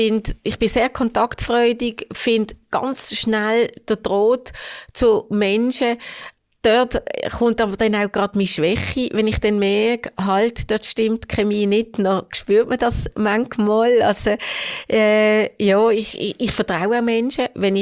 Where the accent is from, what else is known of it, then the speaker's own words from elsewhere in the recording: Hofstetten, Solothurn, Switzerland; Ich bin in Hofstetten aufgewachsen.